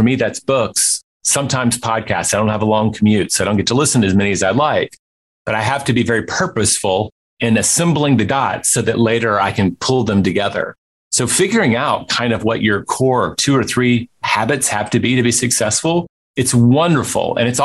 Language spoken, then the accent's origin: English; Memphis, Tennessee, United States; born or raised there